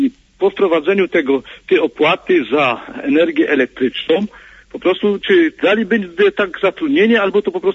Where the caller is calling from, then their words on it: Mikołów, Silesian Voivodeship, Poland; Ja dzwonię do audycji, jestem z Mikołowa, z Górnego Śląska